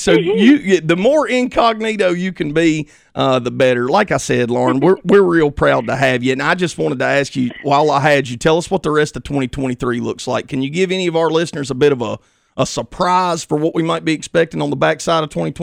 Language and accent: English; Winston-Salem, North Carolina, United States; And look, I'm from Winston-Salem, which is probably about 5 or 6 hours from where you grew up or so.